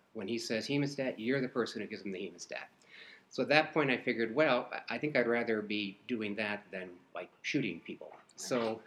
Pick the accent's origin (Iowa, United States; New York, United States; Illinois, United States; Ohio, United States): Illinois, United States; Evergreen Park; born there; I was born in Evergreen Park, Illinois, which is a suburb of Chicago.